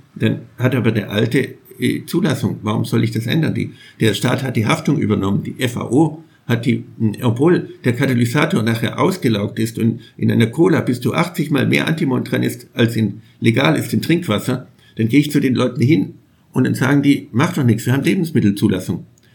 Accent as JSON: {"language": "German", "town": "Schwäbisch Gmünd", "region": "Baden-Württemberg", "country": "Germany", "tie": "born there", "said": "Allein in der Stadt Schwäbisch Gmünd, wo ich geboren bin"}